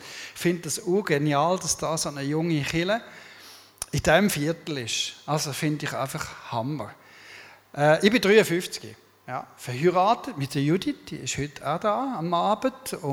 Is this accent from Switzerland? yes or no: yes; Rebstein, St. Gallen, Switzerland; Und ich bin da aufgewachsen im St. Galler Rintal, zu Rebstein. Ist das. Meine Eltern sind Österreicher, so quasi Wirtschaftsflüchtlinge, sind einmal rübergekommen, über den Rhein, arbeiten. Im 1964 war es